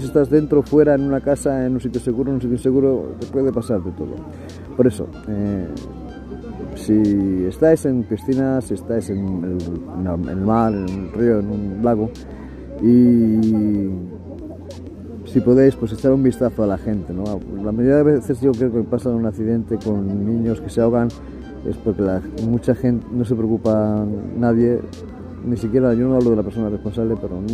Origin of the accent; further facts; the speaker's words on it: Extremadura, Spain; Y como yo y mi mujer somos de diferentes sitios de España, ella es de la comunidad autónoma de Galicia y yo soy de Extremadura